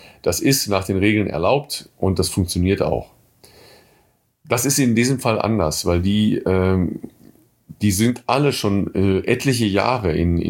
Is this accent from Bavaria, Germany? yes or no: no; North Rhine-Westphalia, Germany; der kommt aus Coesfeld, das ist 10 Kilometer von meinem Heimatort entfernt